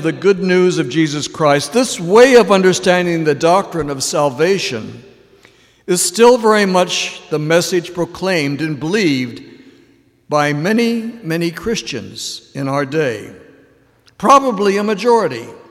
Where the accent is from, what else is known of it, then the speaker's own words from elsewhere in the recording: Omaha, Nebraska, United States; The basic message preached and taught in the Lutheran congregation I grew up in Omaha, Nebraska, during the 40s and 50s